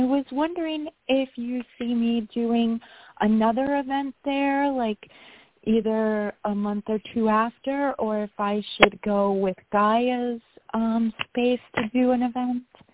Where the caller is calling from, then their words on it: New York, United States; from New York.